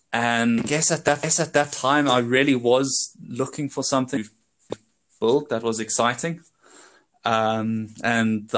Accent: South Africa; also born or lived in Europe; I came back to South Africa. So I'm South African, but I was living in Europe at the time

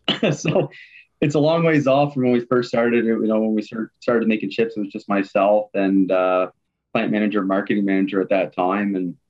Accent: Woodstock, New Brunswick, Canada; Yeah, I'm born and raised in Woodstock, New Brunswick. And been here my whole life.

